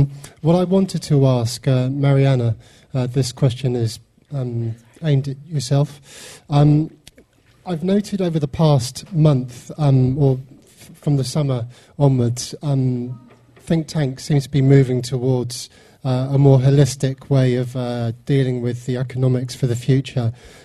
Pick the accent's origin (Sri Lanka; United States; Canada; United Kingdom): United Kingdom; Wimbledon, London; I'm from Wimbledon, South London, the poor end.